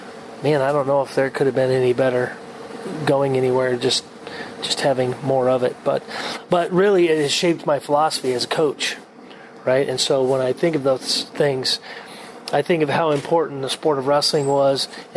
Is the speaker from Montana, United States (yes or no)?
yes; Montana, United States; Growing up in Montana, we had lost our Division I programs when I was a young kid